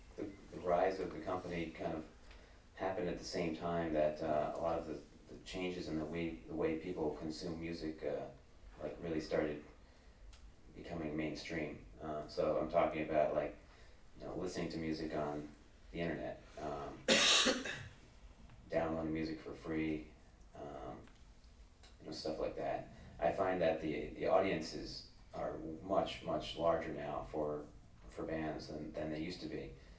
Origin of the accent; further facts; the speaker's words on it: Chicago, Illinois, United States; I'm from Chicago, Illinois, in the US.